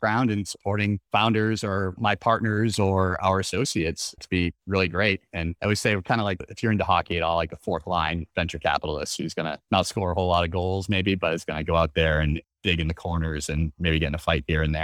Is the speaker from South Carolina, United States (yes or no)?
no; Boston, Massachusetts, United States; So I grew up in the Boston area, did my undergrad at Brandeis, played baseball there